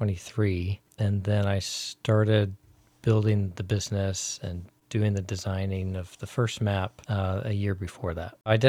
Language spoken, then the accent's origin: English; Stafford, Virginia, United States; I'm from Stafford, Virginia, and I'm a cartographer, a business owner, and I guess entrepreneur.